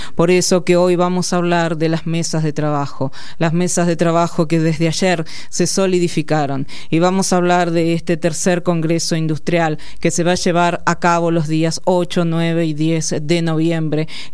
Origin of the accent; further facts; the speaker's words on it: Argentina; Ese es el verdadero premio que podemos llegar a tener como argentinos y argentinas